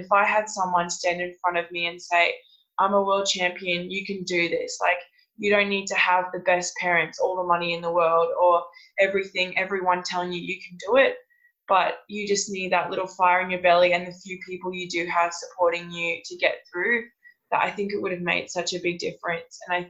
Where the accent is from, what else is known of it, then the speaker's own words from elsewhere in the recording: Australia; that we were always going to have good athletes in Australia. You know, we saw so many good swimmers growing up on the Olympics. We're always winning medals.